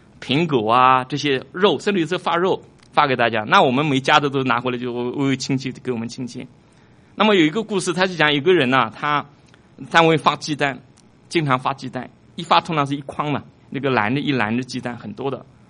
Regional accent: China; 兄弟我已经是从大陆来的，那以前我在大陆有工作过，那个时候在大概八几年的时候啊

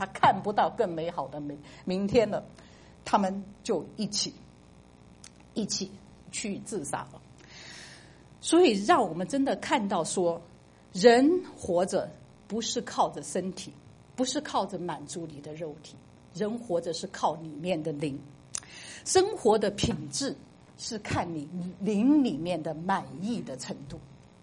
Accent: China; 就像我们中国人，我们看到一个人摇着鹅毛扇

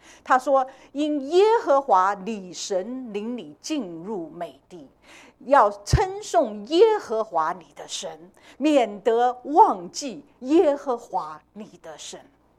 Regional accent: China; 我们中国人起名字都要想个有一个意境的。

